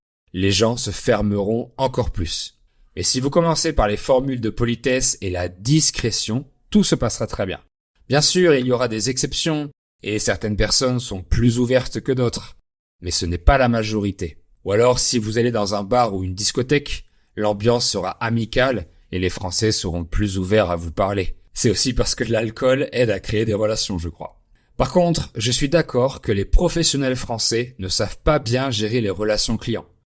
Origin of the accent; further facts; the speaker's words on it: France; moi, noix de coco puisque je suis français.